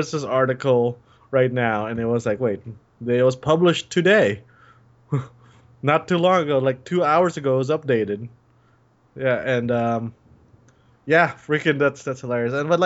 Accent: United States; Because I'm American, the guy next door is American

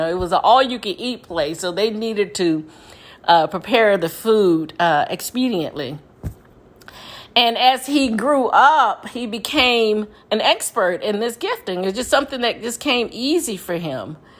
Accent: the South, United States; Of course, we're from the South

